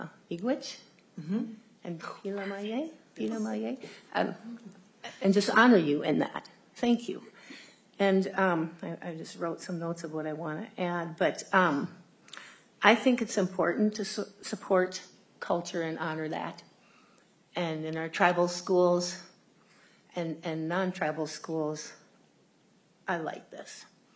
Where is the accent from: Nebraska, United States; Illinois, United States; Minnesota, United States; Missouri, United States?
Minnesota, United States; I'm from Greater Minnesota, and I kind of need to head home